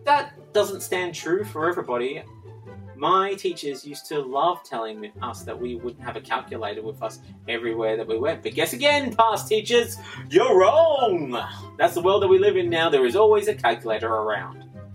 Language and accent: English; Australia; as an Australian